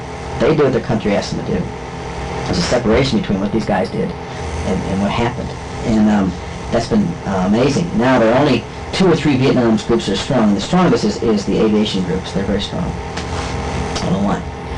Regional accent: United States; Especially if you're a vet. Especially if you're a volunteer. I mean, it's just terrible being an American.

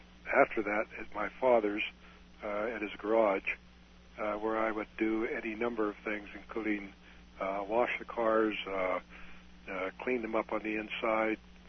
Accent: Ebensburg, Pennsylvania, United States; also born or lived in Johnstown; I was born in Johnstown, Pennsylvania, on the 3rd of October, 1936. Mm-hmm. That was where the hospital was, and where I actually grew up was Ebensburg, Pennsylvania, which was about 17 miles away.

